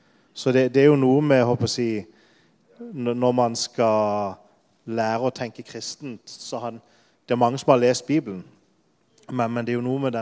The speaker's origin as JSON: {"language": "Norwegian", "town": "Lyngdal", "region": "Agder", "country": "Norway", "also_born_or_lived": "Denmark", "moved": "as an adult", "lives_now": "Poland", "said": "jeg kommer fra Lyngdal, og som Steinar sa, så flyttet vi til Danmark, var der i 10 år, og så i 2014 så flyttet vi til Polen"}